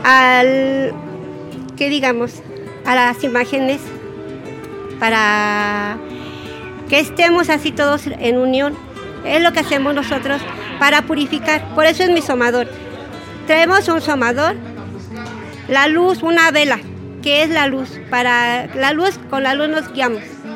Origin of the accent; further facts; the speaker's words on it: Ecatepec, State of Mexico, Mexico; Vengo de Ecatepec, Estado de México.